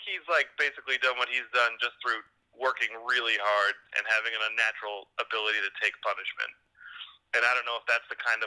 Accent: Cape Cod, Massachusetts, United States; now in New York City, United States; Marked that I've lived half my life in New York City. But the first half of my life I grew up on Cape Cod in Massachusetts.

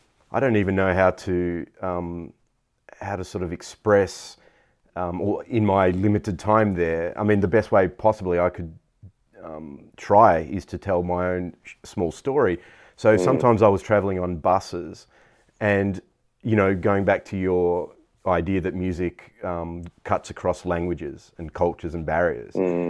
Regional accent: Australia; I'm from Australia.

